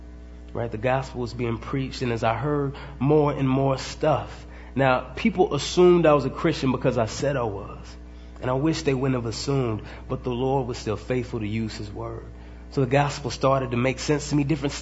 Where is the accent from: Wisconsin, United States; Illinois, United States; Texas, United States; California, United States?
Texas, United States; Dallas; But anyway, I'm from Dallas. There's a lot of good stuff in Dallas, like those teams.